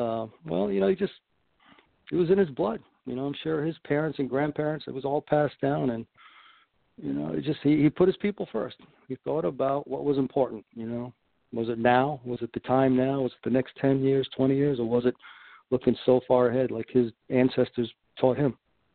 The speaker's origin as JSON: {"language": "English", "town": "Uncasville", "region": "Connecticut", "country": "United States", "tie": "born or raised there", "said": "Well, see, growing up in Uncasville, with my mother, and there were seven kids."}